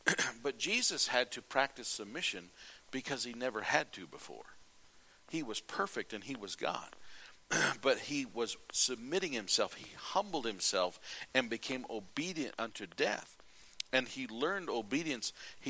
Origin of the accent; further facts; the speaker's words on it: United States; As an American, I like to see the American way where we stand up for our rights.